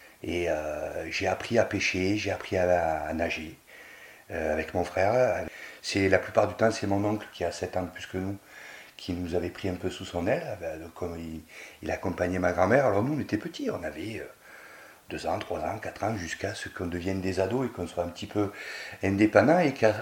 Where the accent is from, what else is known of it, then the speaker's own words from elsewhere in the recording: Château-Arnoux, Provence-Alpes-Côte d'Azur, France; j'ai grandi et je vis dans la vallée. Je ne suis pas très loin, je suis né à Château-Arnoux, j'y vis, j'y travaille, j'y habite.